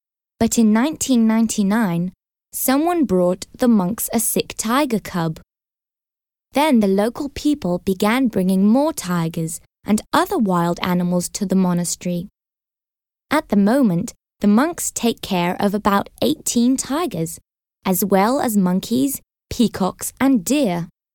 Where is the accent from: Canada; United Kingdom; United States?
United Kingdom; Manchester, North West England; born there; now in Glasgow, United Kingdom; I am 20 years old. I was born in Manchester. I am studying to be a vet in Glasgow.